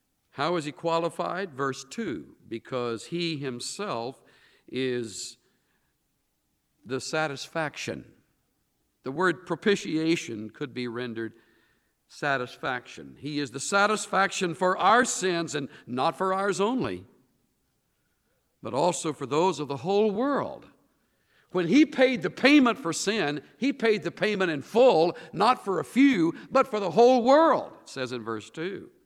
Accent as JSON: {"language": "English", "region": "the South", "country": "United States", "tie": "born or raised there", "said": "I was raised in the South where that expression is very common"}